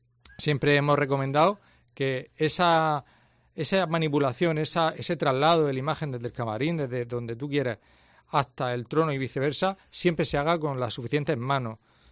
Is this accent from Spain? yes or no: yes; Region of Murcia, Spain; Pues hombre, ya que soy murciano, voy a decir que sí.